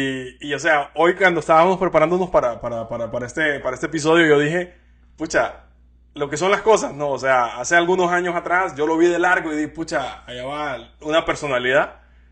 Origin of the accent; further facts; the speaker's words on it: Puerto Cortés, Cortés, Honduras; Yo soy de Puerto Cortés, por cierto, no, no lo había dicho.